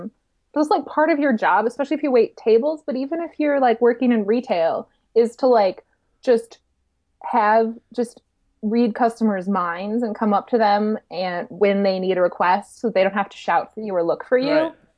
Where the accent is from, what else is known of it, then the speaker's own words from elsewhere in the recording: Wisconsin, United States; accent: Wisconsin; I'm from Wisconsin and basically I live my whole life here.